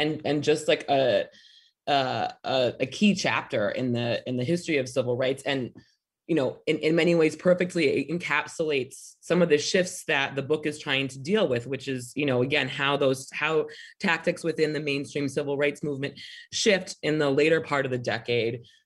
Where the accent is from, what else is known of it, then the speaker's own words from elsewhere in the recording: Michigan, United States; States like Illinois, states like my home state of Michigan, experienced frequent rebellion in both major cities, but in smaller communities as well.